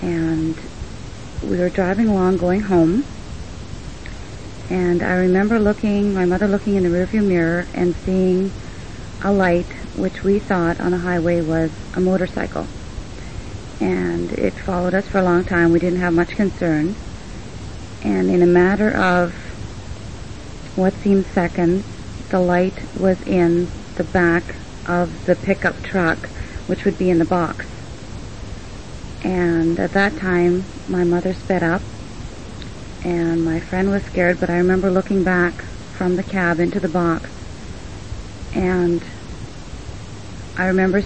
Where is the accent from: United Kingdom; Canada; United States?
Canada; Espanola, Ontario; I'm from Espanola